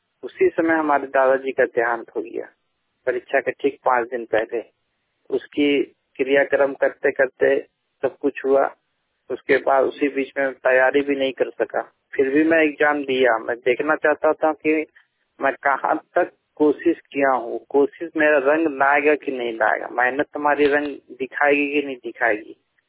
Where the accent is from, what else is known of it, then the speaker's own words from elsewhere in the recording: Jharkhand, India; मेरा जन्म यहाँ झारखंड में हुआ, लेकिन मेरी परवरिश जो है गांव में हुई।